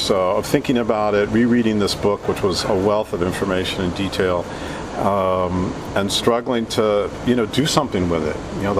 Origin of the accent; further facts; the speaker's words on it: San Francisco, California, United States; I picked up my hometown paper, San Francisco Chronicle